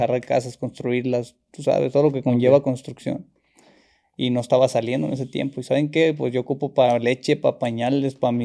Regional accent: Mexico; Ya te la sabes, como todo mexicano, güey.

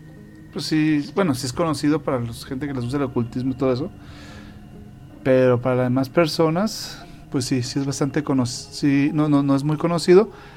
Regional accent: Mexico; la mezcolanza que hay aquí en México, no nos damos cuenta de la gran cultura que tenemos

